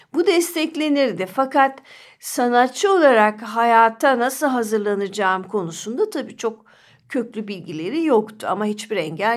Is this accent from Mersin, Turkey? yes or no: no; Polatlı, Ankara, Turkey; Ben küçük bir yerde doğdum, Polatlı'da. Orada 18 yaşına kadar, akademiye kadar kaldım